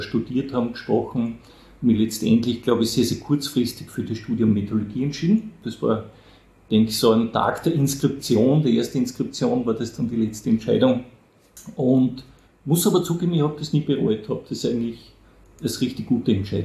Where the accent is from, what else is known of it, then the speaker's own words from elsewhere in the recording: Leoben, Styria, Austria; Ich bin ein Kind der Region, bin Leobener, war in Leoben im Gymnasium, am sogenannten Neuen Gymnasium, mathematisches Realgymnasium